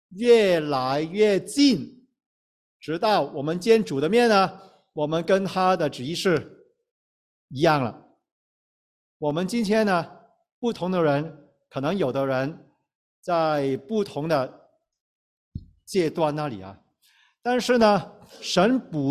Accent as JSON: {"language": "Chinese", "country": "China", "lives_now": "Canada", "said": "我们从中国来到加拿大的时候，我们很多人从中国来到加拿大，英语不是一下飞机就能够说得很流利的"}